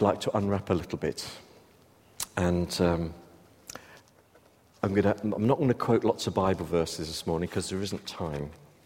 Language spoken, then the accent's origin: English; South West England, United Kingdom; because I'm a southerner, basically. Not a southwesterner, I'm sorry. I am by acclimatization, but originally southwest. I'm British.